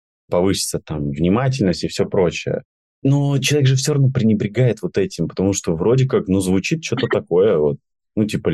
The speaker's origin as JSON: {"language": "Russian", "region": "Saint Petersburg", "country": "Russia", "said": "Вот я, как петербуржец, просто реально я обожаю гулять по Питеру"}